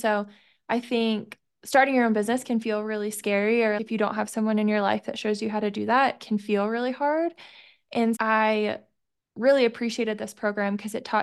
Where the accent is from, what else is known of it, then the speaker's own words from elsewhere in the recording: Midwest, United States; I grew up in the Midwest, but got to spend some summers doing some guiding in Utah.